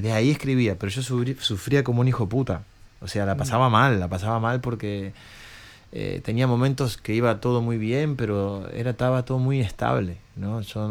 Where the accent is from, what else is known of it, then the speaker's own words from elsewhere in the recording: Argentina; Siendo de donde vengo, de una ciudad pequeña de Argentina, sin ningún tipo de medio, sin papeles